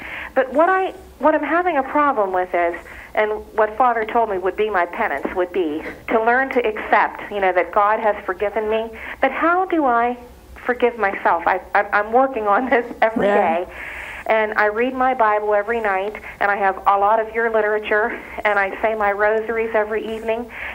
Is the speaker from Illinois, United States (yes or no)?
no; West Virginia, United States; I'm from West Virginia.